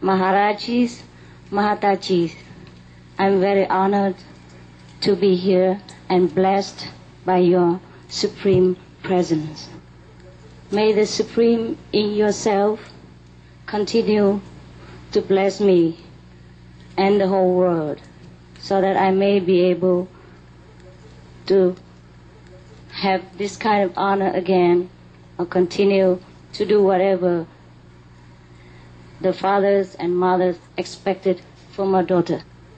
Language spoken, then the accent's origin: English; United Kingdom; I did not know, as a British, I need a visa for India.